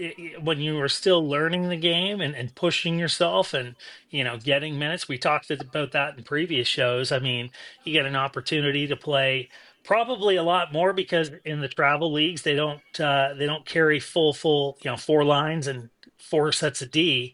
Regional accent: Ontario, Canada; I know, like, growing up in Ontario

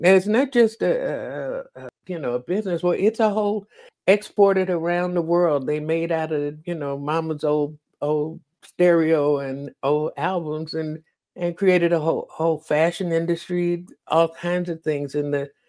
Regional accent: Chicago, Illinois, United States; I think from growing up in Chicago, the good far outweighs the negative.

